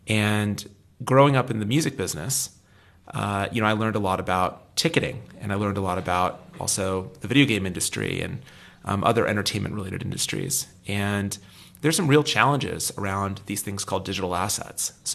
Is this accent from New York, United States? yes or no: no; San Francisco, California, United States; born there; I am American. Mm-hmm. That is true. So I was born in San Francisco